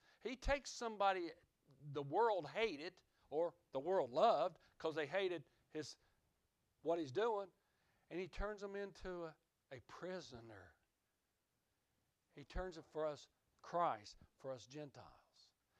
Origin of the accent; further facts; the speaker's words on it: the South, United States; born there; I'm a Southerner by birth.